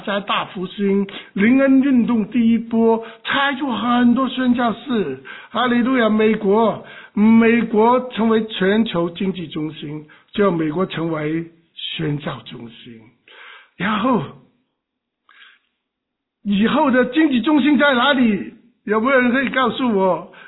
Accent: Hong Kong; 我当时是香港，我说不服气，为什么是上海不是香港？我是香港人嘛

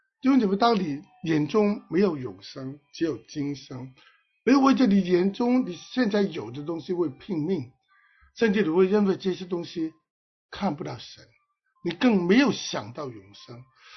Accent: Hong Kong; 所以我是香港人

